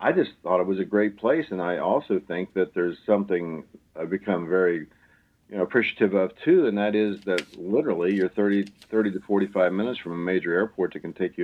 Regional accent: Appalachia, United States; I'm actually from Appalachia, but I'm from this part of the country, and it's where I was the most comfortable.

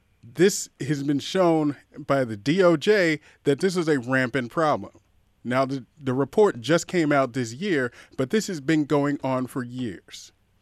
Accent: Baltimore, Maryland, United States; So I grew up in Baltimore. Well, starting from high school, I grew up in Baltimore.

